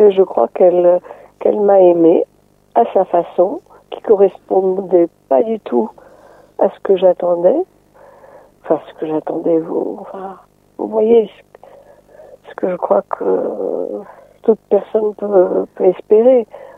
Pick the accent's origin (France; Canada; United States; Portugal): Portugal; French is a second language; Et là, j'ai raconté quelque chose que j'ai vécu quand j'étais enfant au Portugal avec un libraire.